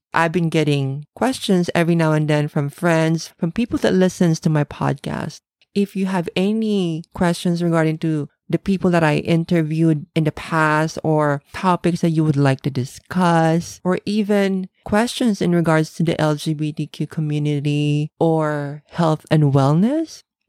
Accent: Philippines; now in Japan; I came from the Philippines where we have plenty of delicious traditional sweets, but the amount of sugar that we use in the Philippines is too much sweet.

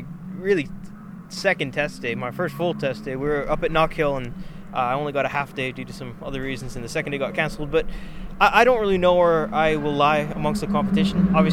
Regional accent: Calgary, Alberta, Canada; I'm from Calgary, Canada, and I'm 17 years old.

